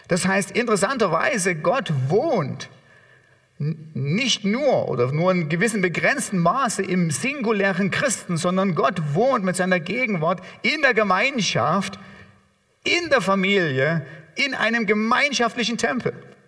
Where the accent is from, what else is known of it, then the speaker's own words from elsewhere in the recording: Germany; Wir als Deutsche gehen Probleme, das ist selbstverständlich so an, geradezu drauf durch.